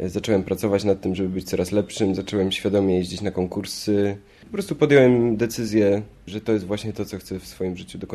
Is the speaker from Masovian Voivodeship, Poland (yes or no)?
no; Poznań, Greater Poland Voivodeship, Poland; born there; urodziłem się w Poznaniu